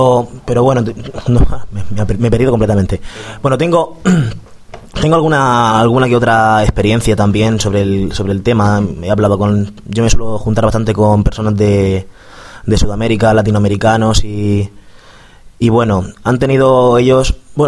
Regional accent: Poland; Spanish is a second language; Dice: ¿de dónde eres? Y yo, soy polaco.

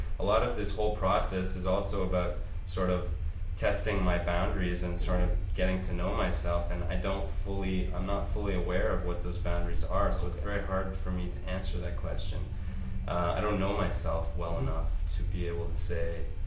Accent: Toronto, Ontario, Canada; now in Montreal, Canada; But I come from Toronto, so I know Toronto.

